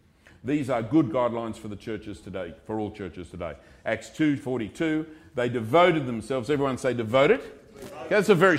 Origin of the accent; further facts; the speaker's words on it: Australia; just because I'm an Australian.